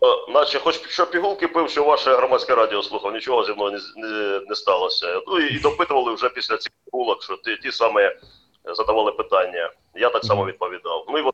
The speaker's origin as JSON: {"language": "Ukrainian", "town": "Pervomaisk", "region": "Luhansk Oblast", "country": "Ukraine", "said": "я зорієнтувався, бо я сам місцевий, сам з Первомайська."}